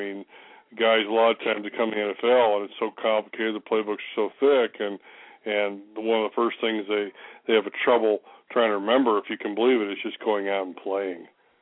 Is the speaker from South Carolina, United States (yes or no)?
no; Ohio, United States; And I grew up in Ohio. I'm a Buckeye.